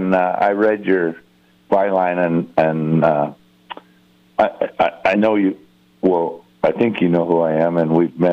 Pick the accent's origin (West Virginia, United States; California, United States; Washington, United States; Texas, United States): California, United States; born there; But my dad married a blonde-haired, blue-eyed girl from California. And so, but I was born here in California. I don't think I'll ever leave.